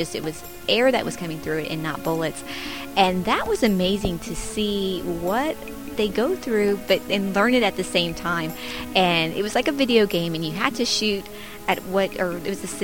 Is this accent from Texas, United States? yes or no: yes; San Antonio, Texas, United States; We're a very military-based city, and I'm from San Antonio, Texas.